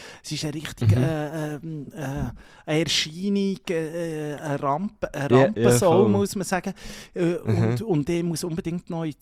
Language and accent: German; Colombia; Bogota, in meinem Heimatland.